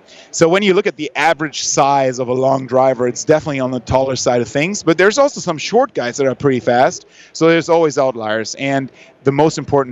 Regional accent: Germany; English is a second language; I'm from Germany, so no, I'm not.

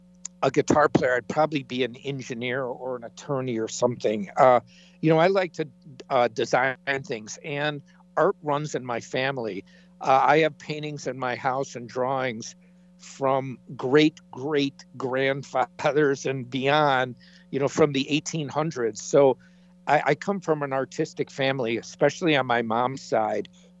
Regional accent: Illinois, United States; moved away as an adult; now in Los Angeles, United States; And I'm from the Chicago area, so it was from Illinois, and went to music school, got a degree in music. And then right after I graduated college, I moved out

